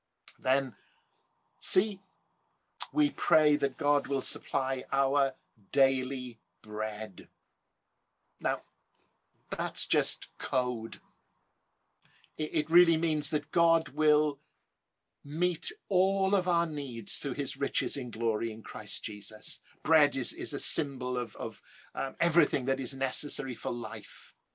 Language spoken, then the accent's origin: English; Wales, United Kingdom; When I was growing up in South Wales, and other people from the valleys would probably identify with this, we had two rooms downstairs. We lived in a three-bed terraced house